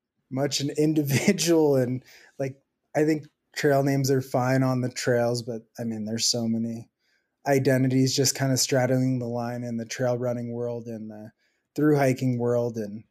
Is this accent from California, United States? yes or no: no; Portland, Oregon, United States; also born or lived in Denver; now in Montana, United States; so I grew up in the Portland area and then moved to Denver.